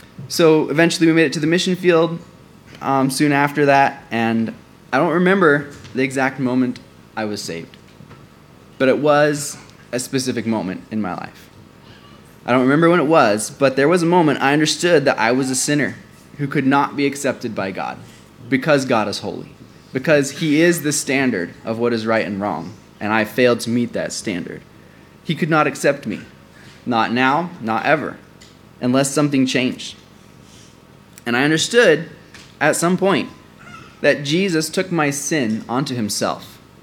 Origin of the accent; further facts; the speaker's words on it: Jackson, Michigan, United States; born there; But I was born in Jackson, Michigan. My parents were at a training facility there, training to be missionaries.